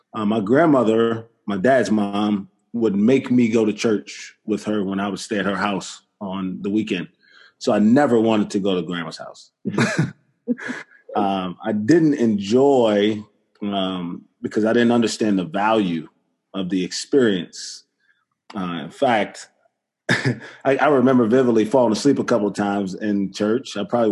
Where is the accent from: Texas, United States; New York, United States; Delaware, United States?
New York, United States; Brooklyn; I grew up in Brooklyn, New York, and I got four sisters and no brothers.